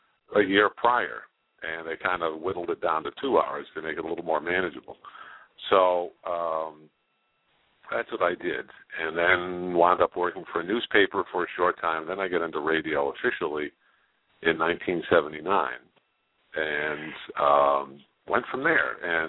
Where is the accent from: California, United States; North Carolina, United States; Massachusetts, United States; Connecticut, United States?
Massachusetts, United States; Leominster; I lived out in Leominster at the time. It was my hometown.